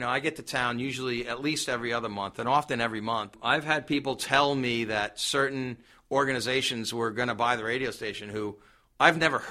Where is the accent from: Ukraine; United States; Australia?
United States; New York City, New York; Well, I'm an East Coast guy. I will say that. Born and raised in New York City.